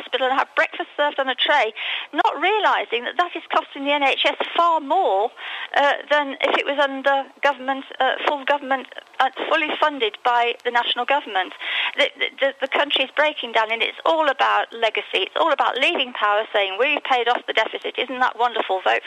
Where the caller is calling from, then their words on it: Alicante, Valencian Community, Spain; Hello, morning … Alicante.